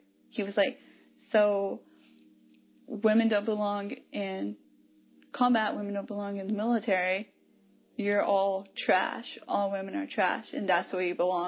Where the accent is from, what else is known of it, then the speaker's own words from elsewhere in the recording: Oklahoma, United States; born there; I was born in Oklahoma, kind of grew up all over the place. I was an Army brat.